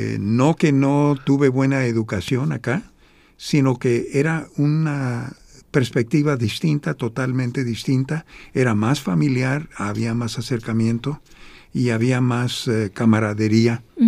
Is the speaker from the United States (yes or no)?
yes; United States; born there; Con el tiempo crecimos aquí en Estados Unidos nosotros, y yo soy nacido aquí.